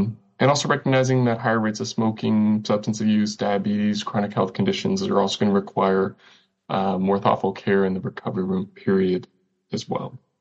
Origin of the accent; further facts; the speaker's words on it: Texas, United States; So I'm from Texas, so I love to eat.